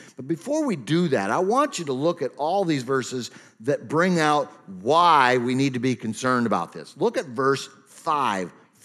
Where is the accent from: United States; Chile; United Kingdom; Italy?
United States; Rochester, Minnesota; I grew up in Rochester, Minnesota, and I used to walk marble building there.